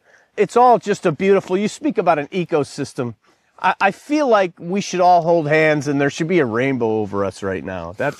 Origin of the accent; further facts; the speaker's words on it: Buffalo, New York, United States; I grew up in the Buffalo, New York area in the early 1970s